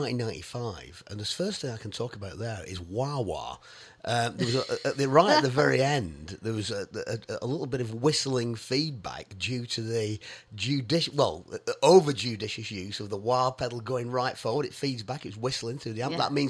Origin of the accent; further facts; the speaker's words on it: Ramsbottom, North West England, United Kingdom; I'm from Ramsbottom.